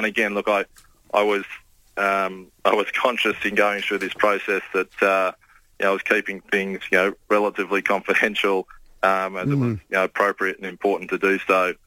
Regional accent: Sydney, New South Wales, Australia; also born or lived in South Australia / Canberra; I was born in South Australia. I spent most of my time then growing up in Sydney before moving to Canberra, where I attended university

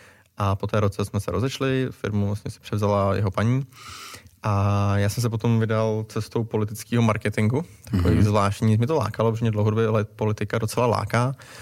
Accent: Prague, Czechia; Pocházím z Prahy a dětství jsem měl super

